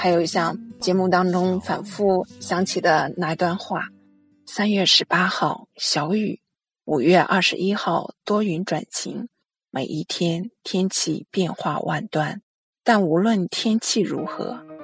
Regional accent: Nanjing, Jiangsu, China; 我是来自南京的

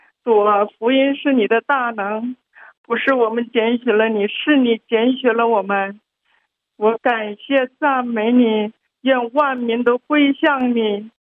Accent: Shenzhen, Guangdong, China; 弟兄姊妹平安，我是深圳的

